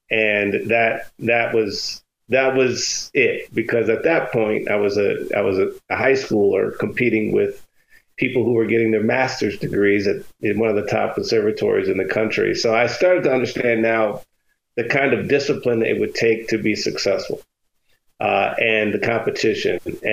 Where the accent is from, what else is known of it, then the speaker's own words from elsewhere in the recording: Cleveland, Ohio, United States; I grew up in Cleveland, Ohio. Cleveland, as they say, is a great place to be from.